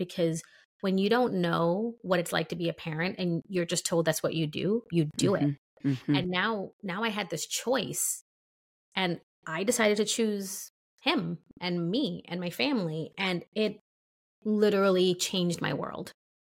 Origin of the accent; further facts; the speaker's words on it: Brooklyn, New York, United States; And I grew up in Brooklyn, and a lot of people around me, they were either American or not, and they were also immigrants.